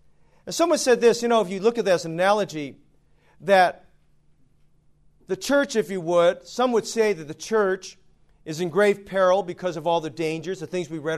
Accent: United States; born there; because I'm American-born and I don't speak the language.

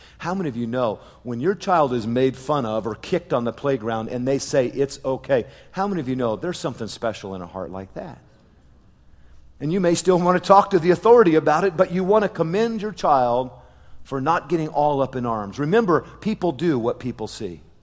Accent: Seoul, South Korea; when I was growing up in Seoul, South Korea. We lived on the World Vision compound right near the Gimpo International Airport.

